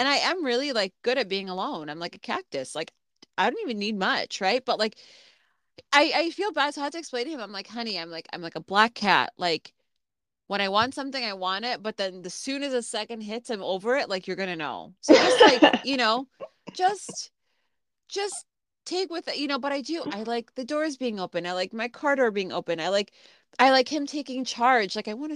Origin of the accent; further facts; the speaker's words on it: Michigan, United States; also born or lived in Illinois; this makes me miss the real like Midwestern accent that I grew up hearing in Michigan and in Illinois.